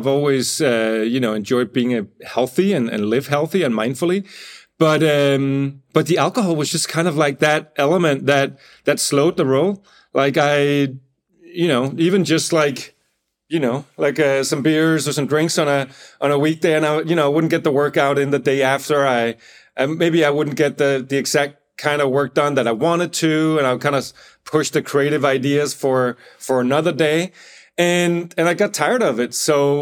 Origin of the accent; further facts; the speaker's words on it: Copenhagen, Capital Region of Denmark, Denmark; also born or lived in Los Angeles, United States; I lived in LA for about 5 years at that point. I'm from Copenhagen originally.